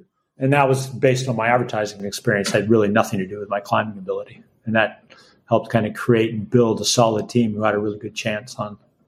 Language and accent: English; Colorado, United States; I was fortunate when I first started climbing, as I grew up in Colorado.